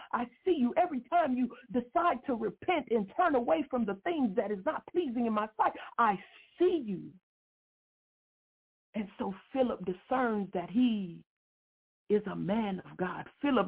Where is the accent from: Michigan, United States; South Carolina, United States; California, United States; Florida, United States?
Florida, United States; Miami; And see, the place where I'm from, I'm from Little Haiti, so that's one part of it, of one part of Liberty City that makes up the melting pot.